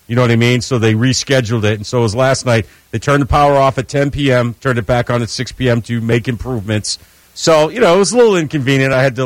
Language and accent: English; Rome, New York, United States; Well, I'm actually, my hometown, Rome, New York, where I was born, is known as the Copper City.